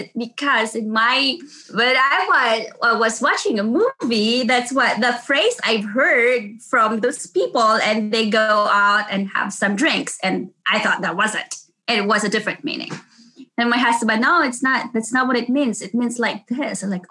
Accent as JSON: {"language": "English", "country": "Philippines", "second_language": "English", "said": "hey, I'm a Filipino. I have a thick accent."}